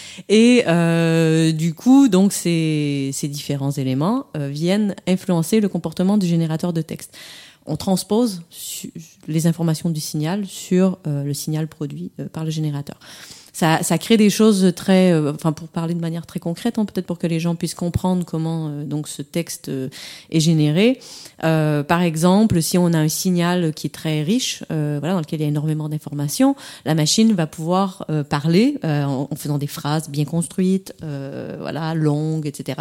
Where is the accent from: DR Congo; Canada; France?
Canada; on l'aura compris, je suis canadienne